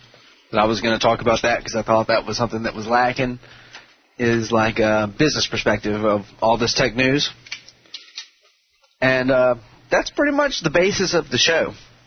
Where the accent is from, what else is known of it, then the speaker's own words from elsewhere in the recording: Mississippi, United States; But, I'm from Mississippi. I just pronounce however the fuck I want.